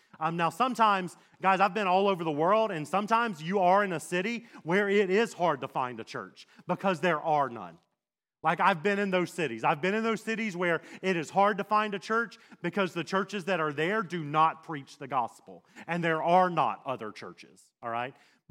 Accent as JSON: {"language": "English", "region": "Mississippi", "country": "United States", "tie": "born or raised there", "said": "Now, I grew up in Mississippi, and the only time I heard the word saint was on a Sunday morning when we were watching the New Orleans Saints play football."}